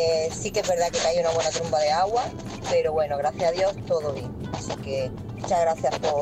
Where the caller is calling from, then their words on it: Almería, Andalusia, Spain; de Almería. Bueno, de camino al trabajo.